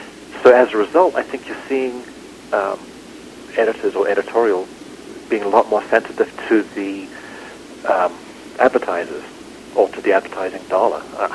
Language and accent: English; New Zealand; as a kid, growing up in New Zealand, there'd be stray dogs